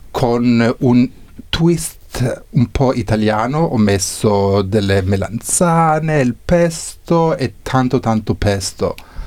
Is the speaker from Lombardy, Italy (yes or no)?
yes; Brescia, Lombardy, Italy; also born or lived in Ascoli Piceno; now in London, United Kingdom; Esatto, nato a Brescia, 100% bresciano.